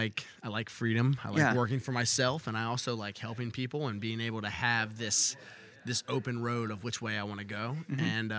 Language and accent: English; Clifton Forge, Virginia, United States; So my hometown in Clifton Forge, Virginia, jobs aren't very plentiful, right?